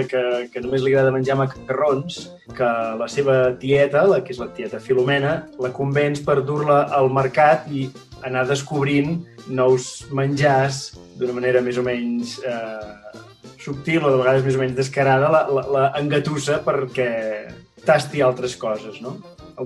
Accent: Ullastrell, Catalonia, Spain; now in Terrassa, Spain

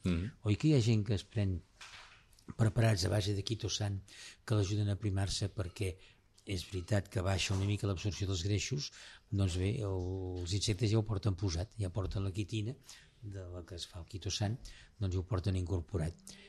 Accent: Badalona, Catalonia, Spain; jo sóc de Badalona

